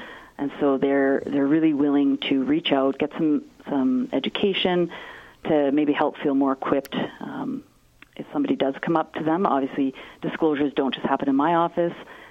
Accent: Saskatchewan, Canada; Yeah, well, I am from Saskatchewan originally

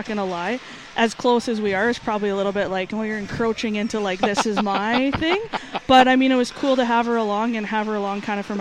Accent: Lampman, Saskatchewan, Canada; Yeah, small town, 700-ish people.

